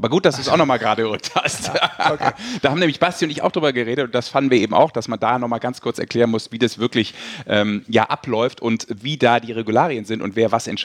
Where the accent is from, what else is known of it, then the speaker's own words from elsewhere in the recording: Rhineland, Germany; das kann ich ja als, ne? Als Rheinländer.